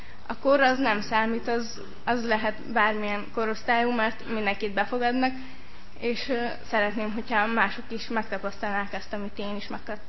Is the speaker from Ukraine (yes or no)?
no; Crasna, Sălaj, Romania; testvéreket … Krasznáról, másodéves biblia hallgató.